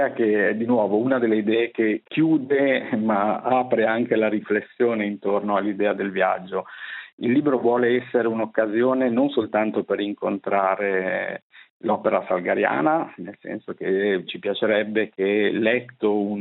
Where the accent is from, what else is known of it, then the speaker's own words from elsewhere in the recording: Genoa, Liguria, Italy; Io sono di Genova